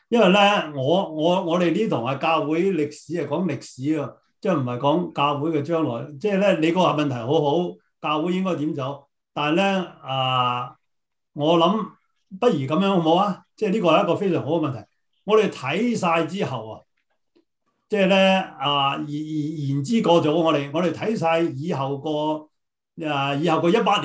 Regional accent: China; 我覺得咧，作為一個中國人，一個警醒咧

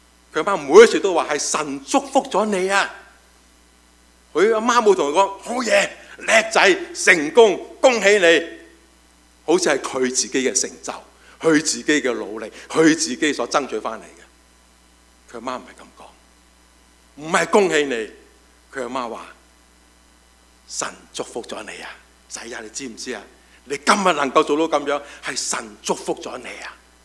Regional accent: China; 你話好似我中國人咁樣啦

